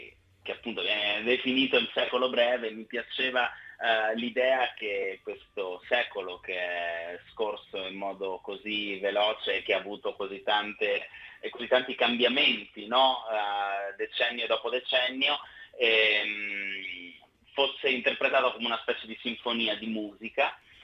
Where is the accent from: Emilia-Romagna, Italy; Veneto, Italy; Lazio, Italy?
Veneto, Italy; born there; Io sono nato vicino all'Adige e al Po, e quindi credo che l'acqua sia qualcosa di importante.